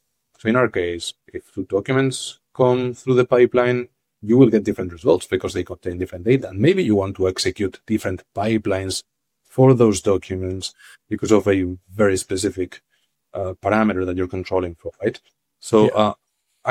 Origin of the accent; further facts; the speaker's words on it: Madrid, Community of Madrid, Spain; moved away as an adult; now in San Francisco, United States; been here in San Francisco for a couple of years, although I was coming here quite often before that. And I'm originally Spanish from Madrid, so I lived the first 30 years of my life over there in Madrid.